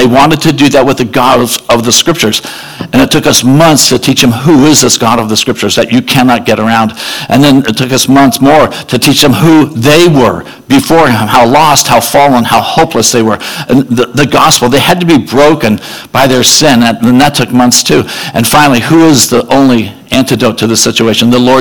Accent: San Diego, California, United States; I was born and raised in San Diego. I surf. That's what I do.

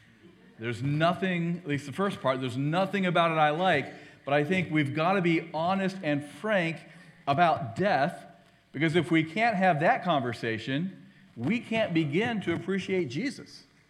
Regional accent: Ohio, United States; I'm from Northeast Ohio, so my team is the Cleveland Browns.

